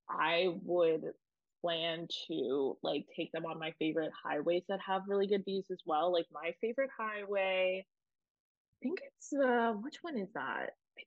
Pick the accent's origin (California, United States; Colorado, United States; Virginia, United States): Virginia, United States; I'm from Virginia, and I just like every time I go home, I do really crave like a Red Robin burger.